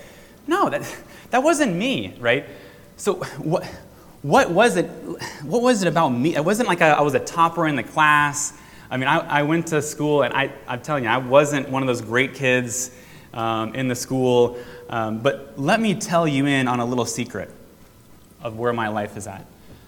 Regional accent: Crestview, Florida, United States; This is my hometown. You guys realize that, right? Some of you who are maybe new to Crestview don't realize I grew up here. The first 18 years of my life were here.

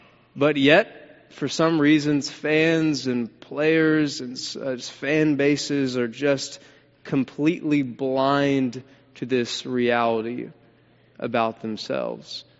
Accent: the South, United States; Speaking of my mom being here from Birmingham, Alabama, I grew up in the South, and being a part of the South, there's something we all love, and that's football, isn't it?

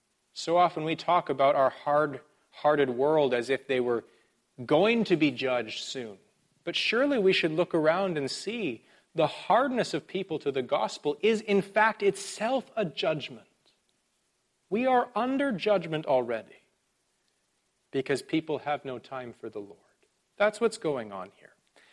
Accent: Canada; I'm a Canadian. I do Canadian things. I say Z, not Z.

